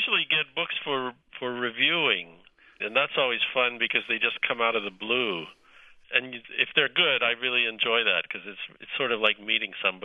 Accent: Scotland, United Kingdom; born there; why I was born in Scotland rather than Poland, which is where they were from.

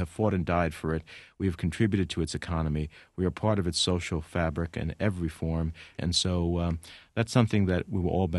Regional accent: Union City, New Jersey, United States; As coming from a community where I grew up in Union City, New Jersey

